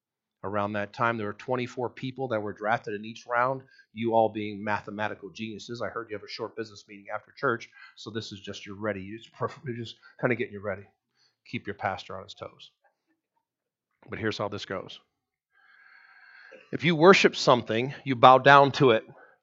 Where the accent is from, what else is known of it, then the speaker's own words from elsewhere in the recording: New Hampshire, United States; also born or lived in Vermont; I was born in Vermont. I was raised in New Hampshire. I'm so confused.